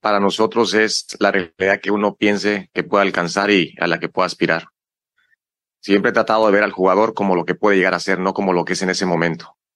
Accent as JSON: {"language": "Spanish", "country": "Mexico", "said": "Al final somos mexicanos y es una buena ventaja conocernos"}